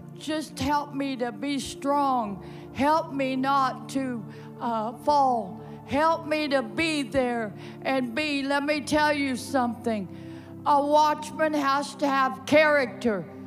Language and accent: English; California, United States; I came from California, was born and raised there, been around the world preaching the gospel.